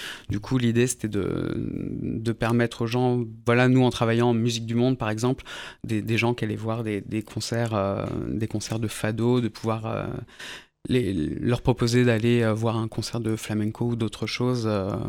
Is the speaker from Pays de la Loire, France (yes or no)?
no; Chinon, Centre-Val de Loire, France; also born or lived in Paris; now in Tours, France; Pour la petite histoire, j'ai grandi à Chinon, juste à côté. Je suis parti à Paris faire mes études et je suis resté là-bas.